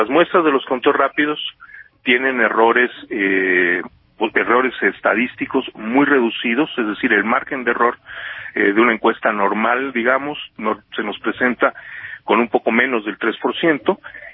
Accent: Yucatán, Mexico; pienso en Yucatán, así somos los yucatecos normalmente

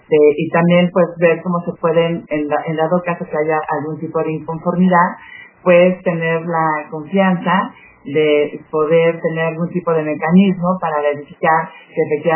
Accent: Mexico; yo como consejera y como ciudadana mexicana

